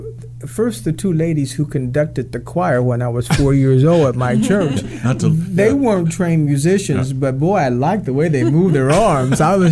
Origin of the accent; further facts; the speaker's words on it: Kansas, United States; And particularly in Kansas, you know, we have a huge Mennonite population.